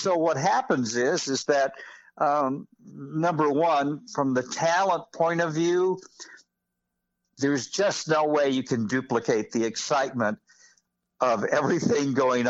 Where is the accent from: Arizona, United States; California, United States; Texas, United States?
Texas, United States